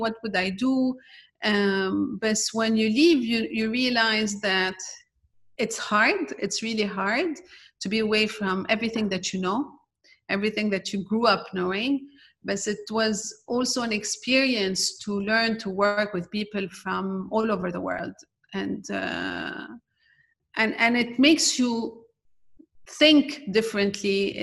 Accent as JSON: {"language": "English", "town": "Beirut", "region": "Beirut Governorate", "country": "Lebanon", "tie": "born or raised there", "second_language": "English", "said": "I was raised and born in Ras Beirut, and you know, the expansion of Ras Beirut."}